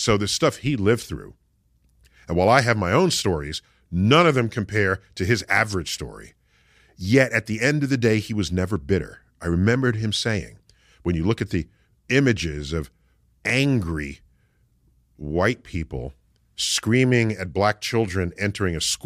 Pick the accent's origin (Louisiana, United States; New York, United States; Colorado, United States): New York, United States; New York City; So I grew up in the Bronx. And in New York City, surely as is true in London, you don't have a relationship with the night sky.